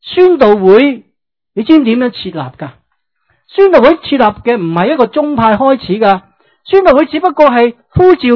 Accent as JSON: {"language": "Cantonese", "country": "China", "said": "我哋中国人呢真係要学嘅。"}